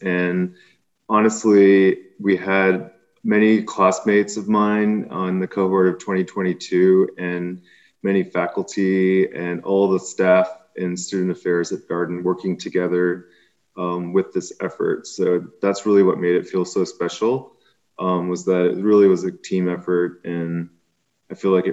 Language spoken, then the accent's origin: English; Burtonsville, Maryland, United States; also born or lived in Boston; I grew up in Silver Spring in Burtonsville, Maryland, which is Eastern Montgomery County. And then I pursued medical training and studies in Boston